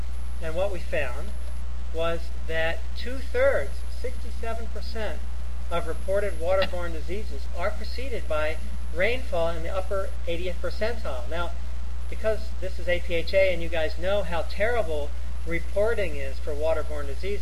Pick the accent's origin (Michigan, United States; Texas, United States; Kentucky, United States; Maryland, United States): Maryland, United States; Baltimore; And this is my hometown, Baltimore, Maryland, in the year 2025.